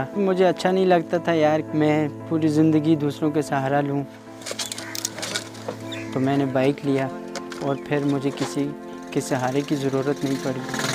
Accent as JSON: {"language": "Urdu", "town": "Mansehra", "region": "Khyber Pakhtunkhwa", "country": "Pakistan", "said": "اور میں منسہرہ سے تعلق رکھتا ہوں."}